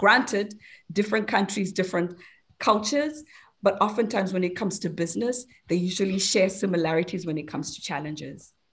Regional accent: Zimbabwe; moved away as an adult; now in United Kingdom; I was actually born and raised in Zimbabwe, to a South African mom and a Zimbabwean dad. I grew up there for my formative years, so all the way through to university. And then I moved to the UK

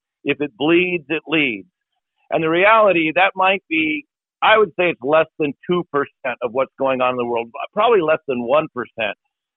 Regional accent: San Diego, California, United States; I grew up in San Diego.

